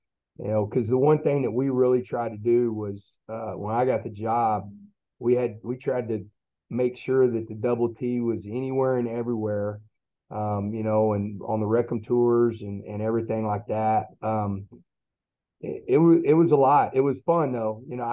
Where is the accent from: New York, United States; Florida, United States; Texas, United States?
Texas, United States; one, I'm a Texan, you know, I'm a diehard.